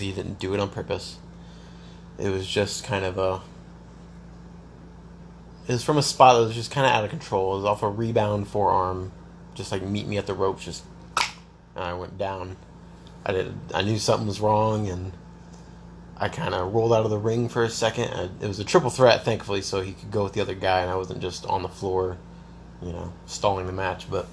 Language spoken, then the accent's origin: English; South Bend, Indiana, United States; and I'm from South Bend, and my license says